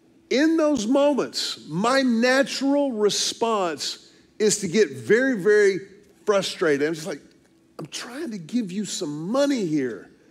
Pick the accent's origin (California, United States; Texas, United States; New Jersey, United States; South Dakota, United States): Texas, United States; Houston; my pastor growing up in Houston, Dr. Ed Young